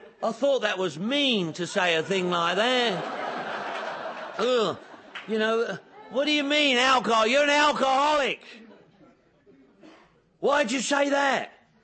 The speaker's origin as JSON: {"language": "English", "region": "London", "country": "United Kingdom", "said": "I'm from London, England. Everybody drinks."}